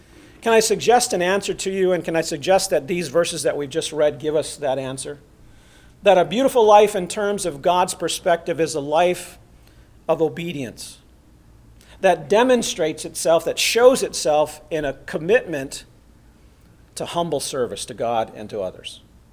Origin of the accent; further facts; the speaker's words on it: Remsen, New York, United States; When I was a young boy, I grew up in Remsen, New York, which is kind of in the southern tip of the Adirondack State Park.